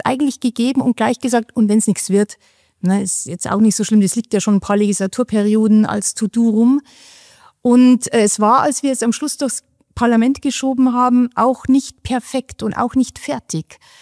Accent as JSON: {"language": "German", "region": "Bavaria", "country": "Germany", "said": "wir sind halt alle aus Bayern und dann ist Berlin immer 500 Kilometer weg."}